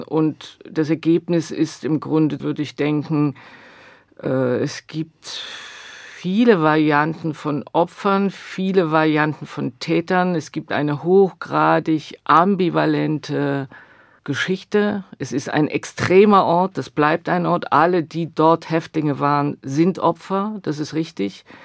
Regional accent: East Germany, Germany; wir sind als Ostdeutsche sozusagen die Nachkommen

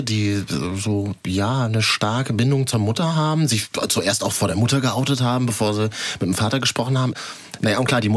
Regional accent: Berlin, Germany; mir als Berliner

